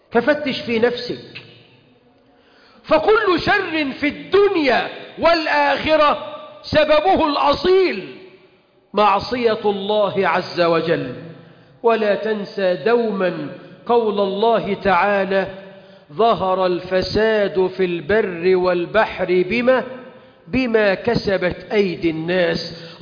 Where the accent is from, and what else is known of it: Egypt